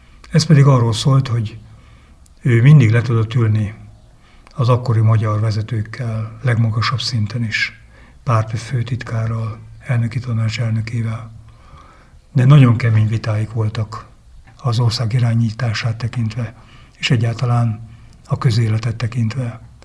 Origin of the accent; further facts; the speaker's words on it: Sáránd, Hajdú-Bihar, Hungary; azzal kezdtem, hogy Európa közepéből Sáránról jövök